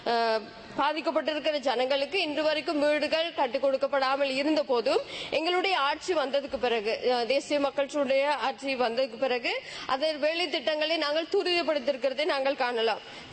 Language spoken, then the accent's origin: Tamil; Sri Lanka; நாங்களும் இலங்கையர் என்ற ரீதியிலே தேசிய நீரோட்டத்தோடு இணைந்து